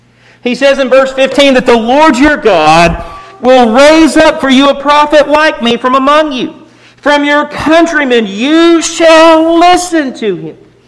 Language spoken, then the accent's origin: English; Texas, United States; I grew up in Texas. It's hot there.